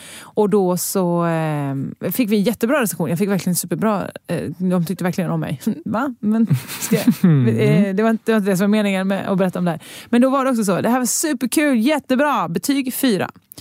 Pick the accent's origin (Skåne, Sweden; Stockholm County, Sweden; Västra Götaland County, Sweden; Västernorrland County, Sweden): Västra Götaland County, Sweden; accent: Gothenburg; Jag tror du menar att du hatade min dialekt nu igen. Ja. Nej, men det var göteborgska.